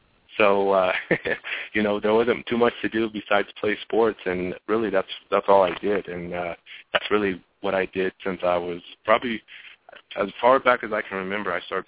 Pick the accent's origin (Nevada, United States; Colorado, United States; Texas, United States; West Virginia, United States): Colorado, United States; Yeah, actually, you know, growing up in Colorado, for the people that do know Colorado, there's a lot of outdoor things to do.